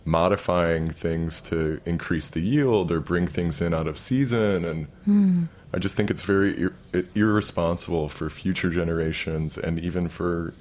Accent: Midwest, United States; born or raised there; now in New York, United States

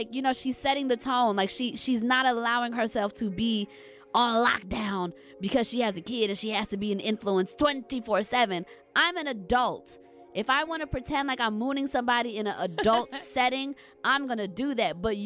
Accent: Atlanta, Georgia, United States; Now, Atlanta, I'm from Atlanta. You know, I live in Atlanta, and as we all do.

